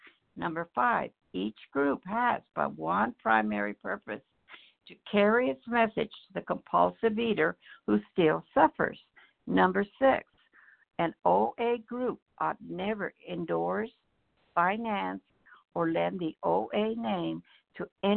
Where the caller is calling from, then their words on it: Idaho, United States; I'm calling from Idaho.